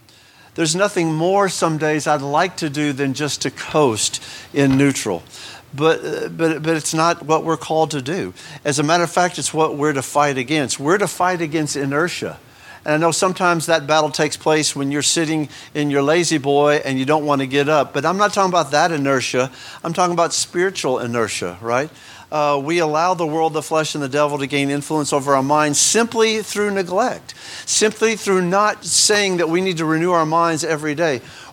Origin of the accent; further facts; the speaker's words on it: United States; You know, I'm an American. I like pragmatism just as much as the next person.